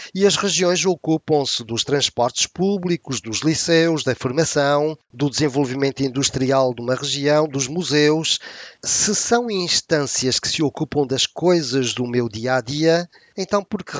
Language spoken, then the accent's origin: Portuguese; Portugal; now in France; Eu, por exemplo, que não sou francês, mas que sou português